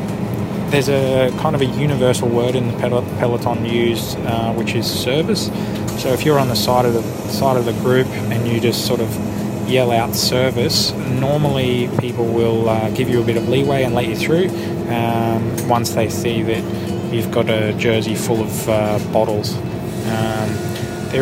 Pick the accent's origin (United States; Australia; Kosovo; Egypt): Australia; also born or lived in France / Spain; I'm certainly Australian at heart, but I spent a lot of time overseas, a few years in France and a few years in Spain.